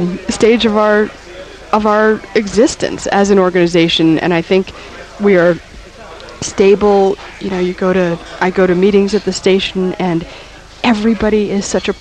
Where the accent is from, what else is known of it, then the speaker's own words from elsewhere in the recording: United States; I still do, because as an American, I really internalize this, all men and women are created equal